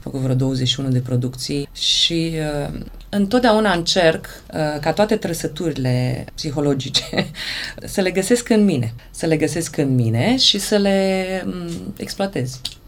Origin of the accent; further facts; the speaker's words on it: Timișoara, Timiș County, Romania; now in Germany; Vin de la Timișoara cu publicul meu, care suntem noi între noi